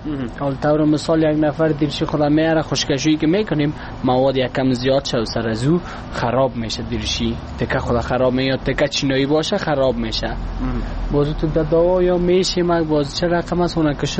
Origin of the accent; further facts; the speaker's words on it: Afghanistan; هرچی باشه همشه کل ما افغان هستیم